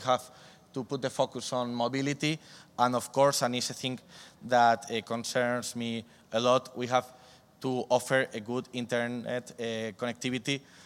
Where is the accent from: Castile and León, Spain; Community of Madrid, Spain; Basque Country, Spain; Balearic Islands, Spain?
Castile and León, Spain; Burgos; And finally, some weeks ago, we could present it in my hometown, Burgos